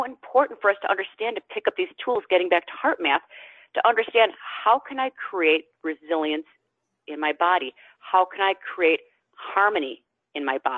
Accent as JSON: {"language": "English", "region": "Wisconsin", "country": "United States", "said": "I'm dairy-free, I'm gluten-free, I'm from Wisconsin, they can't believe I can survive."}